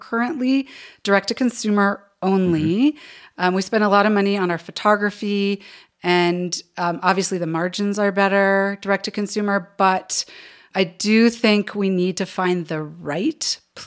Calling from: Park City, Utah, United States; I'm calling from Park City, Utah

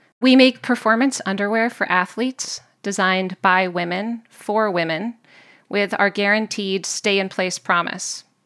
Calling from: Lakeville, Connecticut, United States; I'm calling in from Lakeville, Connecticut.

